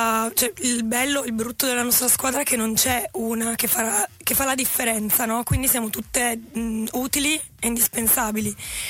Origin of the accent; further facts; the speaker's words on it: Piedmont, Italy; io sono una piemontese fake, nel senso che ho mamma e papà pugliesi